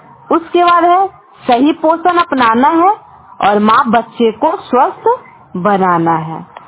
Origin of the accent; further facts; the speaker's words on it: Bihar, India; मैं नवादा डिस्ट्रिक्ट से बिलोंग करती हूँ।